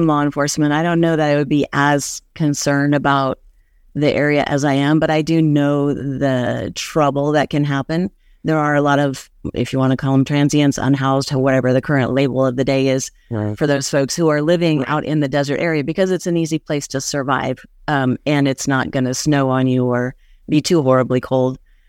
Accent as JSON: {"language": "English", "region": "California", "country": "United States", "tie": "born or raised there", "also_born_or_lived": "Santa Barbara / American Samoa", "said": "So we grew up mostly in Northern California, spent a lot of time, high school time, in Southern California. There was a little stint in American Samoa out on the island"}